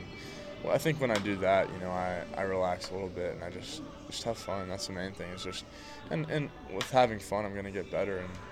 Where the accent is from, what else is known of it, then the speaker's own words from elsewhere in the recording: Tennessee, United States; I'm like, nah, I'm from Tennessee.